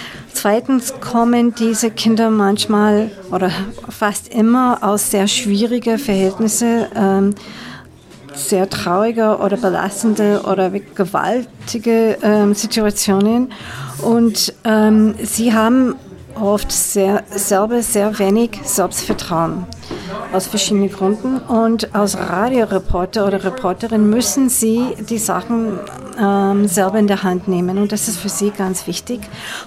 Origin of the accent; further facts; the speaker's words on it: United States; German is a second language; now in Austria; wie man an meine Stimme hört, bin ich ursprünglich aus den USA, wohne aber viele Jahre in Österreich schon